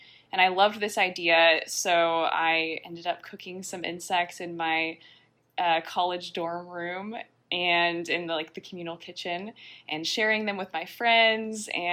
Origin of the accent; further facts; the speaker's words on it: California, United States; I'm originally from California, but I ended up in Kansas State, which is a really big ag school.